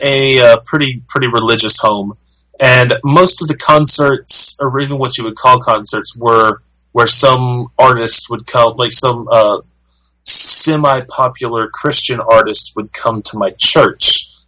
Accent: Huntsville, Alabama, United States; I'm from Huntsville, Alabama, where they used to have an annual music festival called the Big Spring Jam.

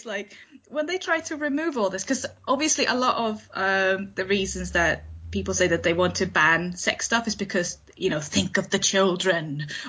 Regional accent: Sweden; English is a second language; moved away as an adult; now in United Kingdom; my accent is probably a little bit weird because I'm not British, I'm Swedish, and I've lived in the UK for about 10, 11 years now.

